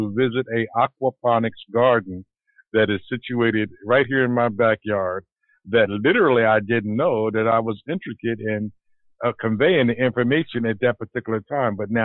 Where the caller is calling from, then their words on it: Pennsylvania, United States; I'm calling from Pennsylvania, and I am excited, man.